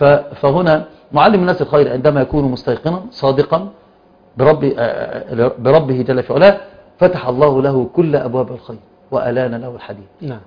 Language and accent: Arabic; Alexandria, Alexandria Governorate, Egypt; أنا من الإسكندرية. أركب قطار أبي قير.